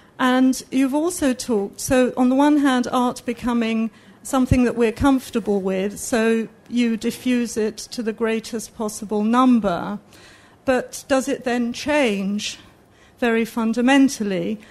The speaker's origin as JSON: {"language": "English", "region": "London", "country": "United Kingdom", "also_born_or_lived": "Italy", "said": "although I'm a Londoner, I've been living in Italy and coming back to London"}